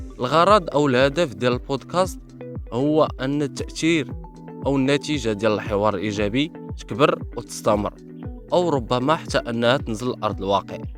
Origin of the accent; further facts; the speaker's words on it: Morocco; اللي كتخصنا حنا كمغاربة